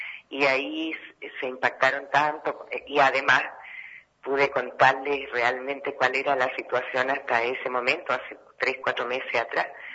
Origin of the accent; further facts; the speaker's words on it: Magallanes and Chilean Antarctica, Chile; además somos magallánicos, acostumbrados a una vida tranquila